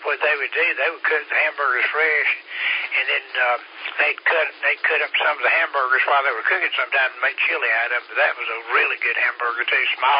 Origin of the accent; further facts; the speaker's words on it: Hartwell, Georgia, United States; This, I guess it's a Bantam chef there in my hometown, Hartwell, just across the river over here.